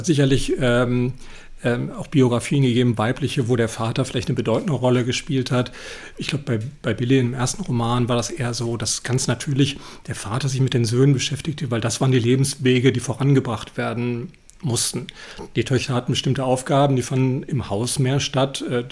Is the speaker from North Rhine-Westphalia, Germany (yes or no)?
yes; Cologne, North Rhine-Westphalia, Germany; Also ich komme ja aus Köln